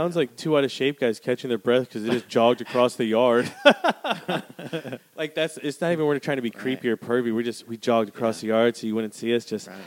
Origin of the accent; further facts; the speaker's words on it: Wisconsin, United States; when I was a teenager, my hometown of Wisconsin was fucking minuscule.